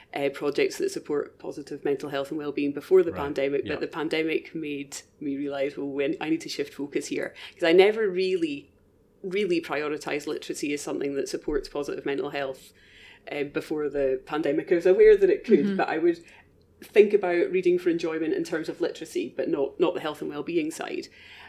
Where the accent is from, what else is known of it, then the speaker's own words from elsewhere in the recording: Beauly, Scotland, United Kingdom; I'm from Bewley